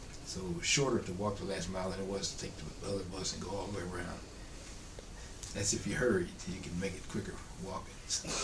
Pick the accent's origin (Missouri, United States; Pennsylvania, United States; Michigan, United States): Pennsylvania, United States; I grew up outside of Pittsburgh. Okay, so that was Steel City, and they had all kinds of related industry.